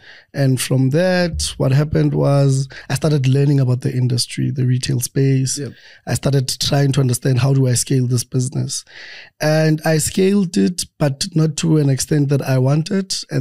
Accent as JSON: {"language": "English", "town": "Bloemfontein", "region": "Free State", "country": "South Africa", "said": "as you said. I'm from Free State, Bloemfontein. I studied at the University of the Free State."}